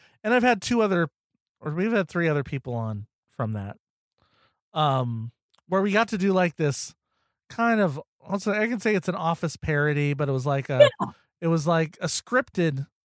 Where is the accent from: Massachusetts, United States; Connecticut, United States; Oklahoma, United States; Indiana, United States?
Massachusetts, United States; Boston; I'm from Boston.